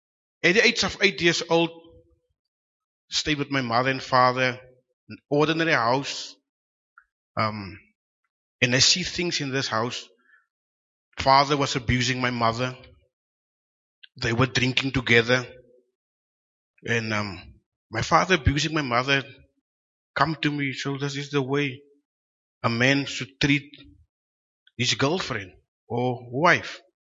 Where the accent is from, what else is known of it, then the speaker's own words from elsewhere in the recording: Cape Town, Western Cape, South Africa; I'm from Cape Town, stayed in Delft, grew up in Elches River, Cape Flats.